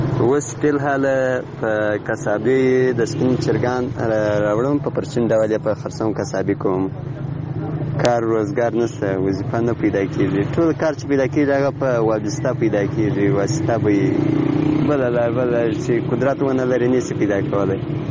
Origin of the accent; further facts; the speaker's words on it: Helmand, Afghanistan; زه بایکي د هلمند ولایت یم،